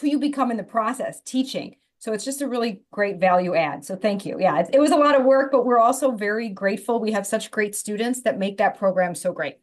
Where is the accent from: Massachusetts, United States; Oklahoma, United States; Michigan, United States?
Michigan, United States; Troy; I grew up in Troy, Michigan, born and raised here.